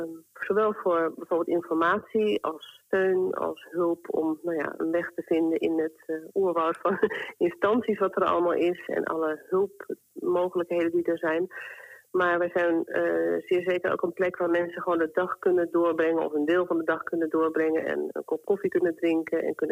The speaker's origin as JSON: {"language": "Dutch", "town": "Amsterdam", "region": "North Holland", "country": "Netherlands", "tie": "born or raised there", "said": "Want ik kom zelf uit Amsterdam-Noord. Tenminste, daar heb ik mijn hele jeugd doorgebracht."}